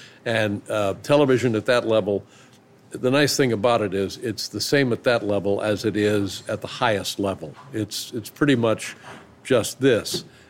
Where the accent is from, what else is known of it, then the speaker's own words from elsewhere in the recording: Indianapolis, Indiana, United States; also born or lived in Los Angeles; I can remember being in Los Angeles and being stunned by it because I came from Indianapolis.